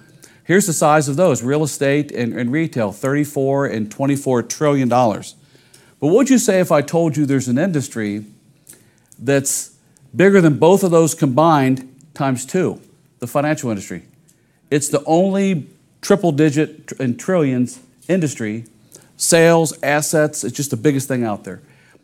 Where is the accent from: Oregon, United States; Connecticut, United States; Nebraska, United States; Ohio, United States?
Ohio, United States; Cincinnati; now in Atlanta, United States; And so I was from Cincinnati, Ohio. And so I would bring people to Atlanta